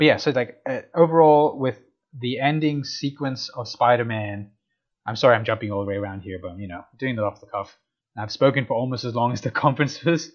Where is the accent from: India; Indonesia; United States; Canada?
India; I like the Indian music at the start, but I'm biased. I'm Indian.